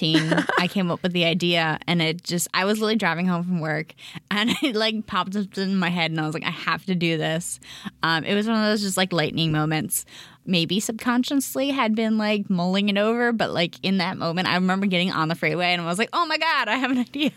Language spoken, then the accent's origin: English; California, United States; also born or lived in New York; I was the new kid when I was little, when I moved from California to New York, and then I was the new kid again when I moved from New York back to California.